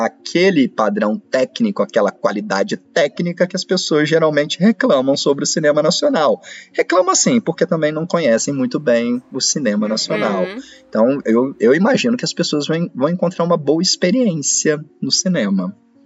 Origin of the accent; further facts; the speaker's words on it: Alegre, Espírito Santo, Brazil; born there; Coloca no Alegre, que foi onde eu nasci. 40 mil pessoas, entendeu?